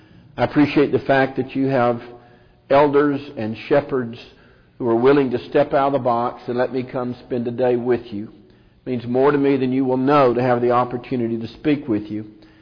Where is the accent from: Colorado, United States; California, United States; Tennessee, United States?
Tennessee, United States; Hickman County; I was originally from Hickman County